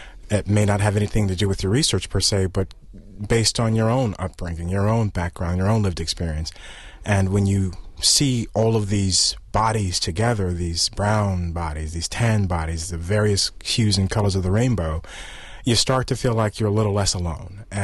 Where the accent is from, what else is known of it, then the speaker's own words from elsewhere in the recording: Chicago, Illinois, United States; now in Madison, United States; so I'm from Chicago, so I'll just personally say I miss my Chicago radio stations.